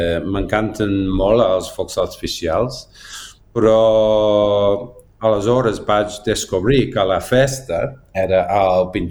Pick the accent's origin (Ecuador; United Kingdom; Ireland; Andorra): United Kingdom; Manchester, North West England; Com has dit, jo sóc de Manchester